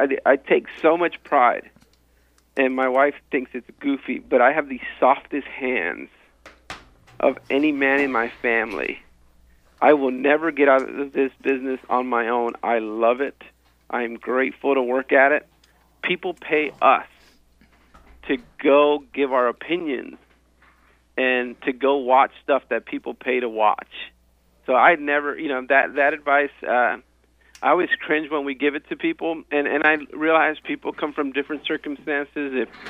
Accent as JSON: {"language": "English", "town": "Compton", "region": "California", "country": "United States", "tie": "born there", "said": "I was born in Compton."}